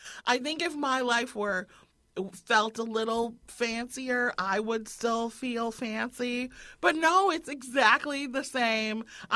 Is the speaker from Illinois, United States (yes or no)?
yes; Evanston, Illinois, United States; Now I say I'm from Evanston.